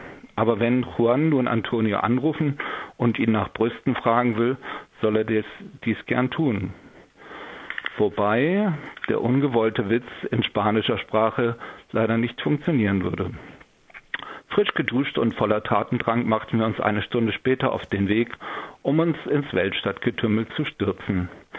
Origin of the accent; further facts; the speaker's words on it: Lower Saxony, Germany; Und ich bin ja in der Heide aufgewachsen